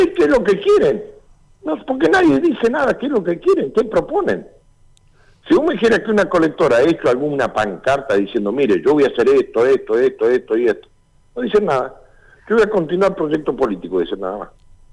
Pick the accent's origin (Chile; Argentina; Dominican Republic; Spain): Argentina; Plotier, Neuquén; yo soy de Plotier